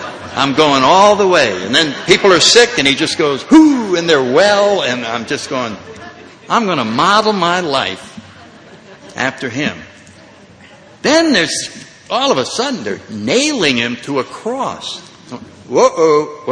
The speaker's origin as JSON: {"language": "English", "region": "New England", "country": "United States", "tie": "born or raised there", "said": "Now, very briefly, I grew up in New England, had a good, nice little family, didn't drink till I was in college"}